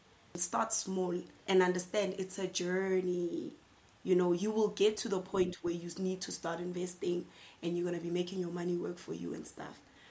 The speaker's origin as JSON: {"language": "English", "town": "Tembisa", "region": "Gauteng", "country": "South Africa", "tie": "born or raised there", "said": "I am born and bred in Tembisa"}